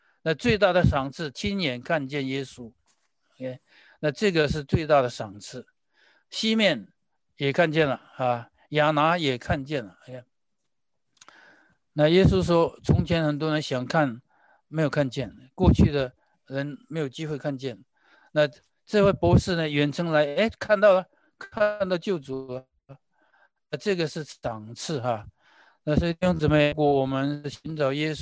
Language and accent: Chinese; China; 我们是中国人嘛